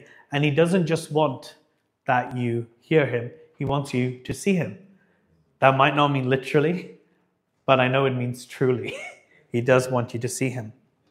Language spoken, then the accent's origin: English; Dubai, United Arab Emirates; And I remember growing up in Dubai, people would say things like